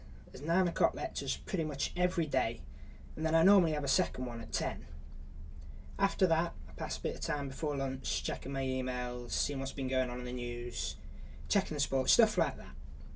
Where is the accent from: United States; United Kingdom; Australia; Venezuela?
United Kingdom; Liverpool, North West England; Right, I'm originally from Liverpool.